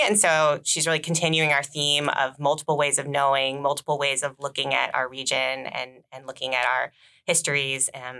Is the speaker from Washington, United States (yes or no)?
yes; Washington, United States; also born or lived in Wisconsin, United States; I grew up in Washington State. I spent time in the East Coast and in the Midwest. I taught in Wisconsin for a really long time